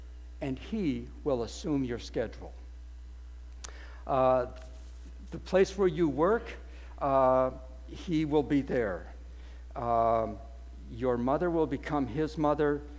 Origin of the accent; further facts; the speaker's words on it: Edmonton, Alberta, Canada; born there; we come in from Alberta, and I am an Edmontonian by birth, so I'm an Albertan sort of there.